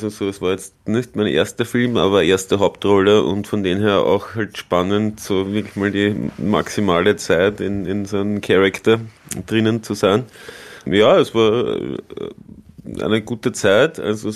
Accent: Tulln, Lower Austria, Austria; now in Vienna, Austria; dass ich aus Tulln bin, obwohl ich seit, weiß nicht wie viel, über 20 Jahren jetzt in Wien wohne. Also ich glaube, da kann man es dann schon langsam als Wiener zählen.

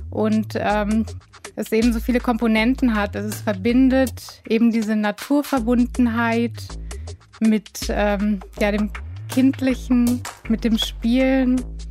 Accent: Kassel, Hesse, Germany; Und das genieße ich dann auch in meiner Heimatstadt, wenn dann mal so ein internationaler Trubel da ist.

